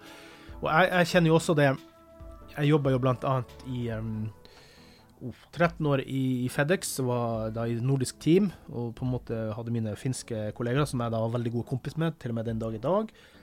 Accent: Finnmark, Norway; Ja, jeg kommer fra Finnmark

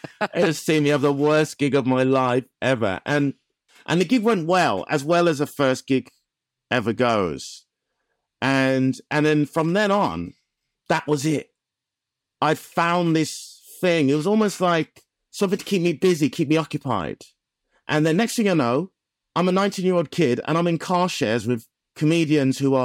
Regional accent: West Midlands, United Kingdom; So just talking about like where I'm from the Black Country, talking about my love of the area and the Birmingham.

